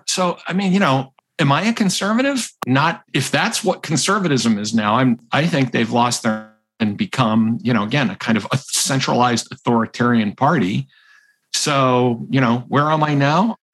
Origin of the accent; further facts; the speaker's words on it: Massachusetts, United States; And I am from Massachusetts and live in Rhode Island.